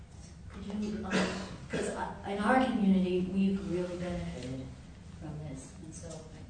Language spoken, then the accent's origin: English; Los Angeles, California, United States; I grew up in Krishna consciousness in Los Angeles in the 1970s, and it was a great sankirtan hub.